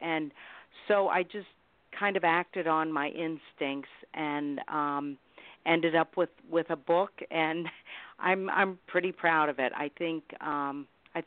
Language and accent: English; Vermont, United States; My husband and I, both of us come from civilian families. We're from Vermont.